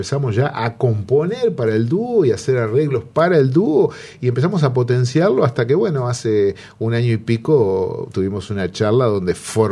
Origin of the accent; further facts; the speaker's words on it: Montevideo, Uruguay; yo soy nacido, criado y vivo en Montevideo. Ahora hace unos años que estoy en la costa de Canelones, pero me sigo considerando citadino.